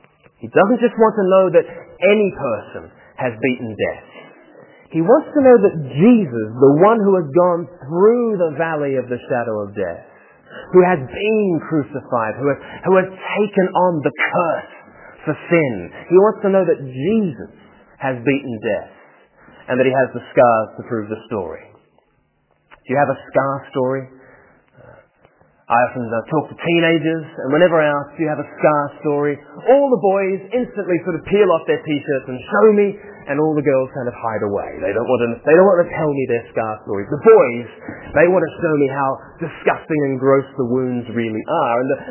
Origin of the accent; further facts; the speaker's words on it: Australia; I'm not as rude as most Australians, even though I am Australian.